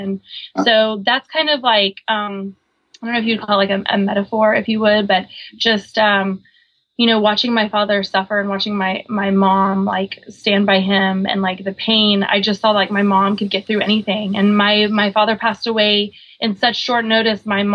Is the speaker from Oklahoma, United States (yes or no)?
yes; Oklahoma, United States; So growing up, I grew up on a big horse ranch in the middle of Oklahoma. We baled hay in the middle of the summer.